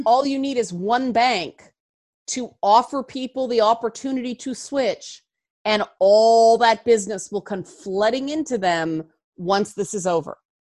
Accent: Toronto, Ontario, Canada; because I grew up in the Jane Finch neighborhood, so they did everything they possibly could to stop us from turning into delinquents.

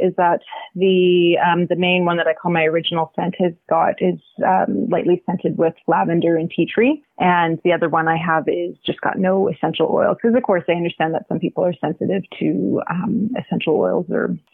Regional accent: Edmonton, Alberta, Canada; also born or lived in Kamloops; I was born and raised in Edmonton, and then I lived 10 years in Kamloops.

